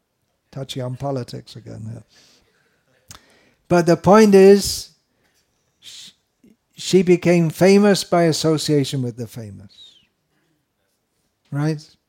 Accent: United Kingdom; Okay, I'm from Britain.

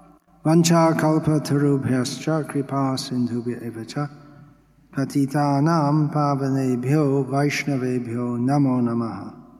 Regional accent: England, United Kingdom; born there; And I was born in England, and most of the people, including myself, lived in towns.

